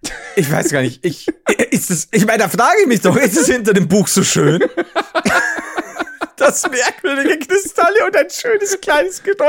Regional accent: Netherlands; Und so als Holländer denkst du, ja, sind schon gute holländische Wörter auch noch drin, ne?

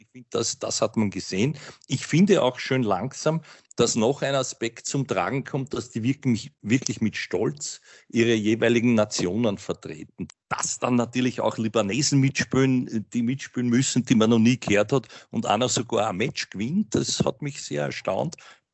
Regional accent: Austria; als Österreicher

